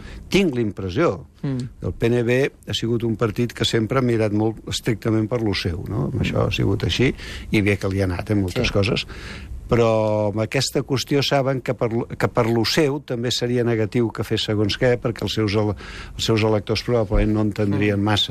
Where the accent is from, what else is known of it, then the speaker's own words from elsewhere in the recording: Catalonia, Spain; nosaltres estem a Catalunya, som catalans